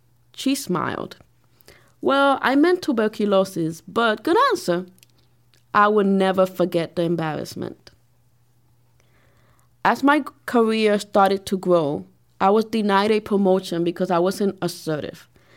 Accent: New York, United States; Eventually, someone mentioned that I spoke differently because I was from New York.

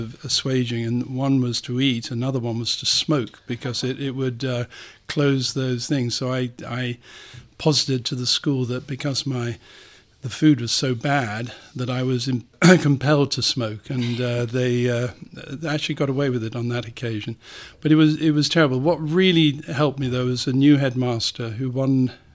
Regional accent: South West England, United Kingdom; also born or lived in Hertfordshire; You say I grew up in Somerset. In fact, I was born in Somerset and we ended up back in Somerset, but we were quite peripatetic in the interim.

